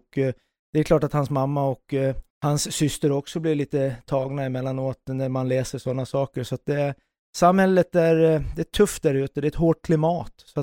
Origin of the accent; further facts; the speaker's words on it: Gotland, Sweden; jag jobbade tillsammans med en kreativ herre hemma på Gotland